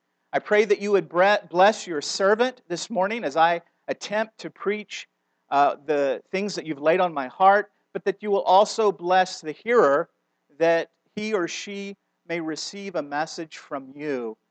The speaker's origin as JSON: {"language": "English", "town": "Atlanta", "region": "Georgia", "country": "United States", "tie": "born or raised there", "said": "I grew up in Atlanta, okay? So I'm a Southerner."}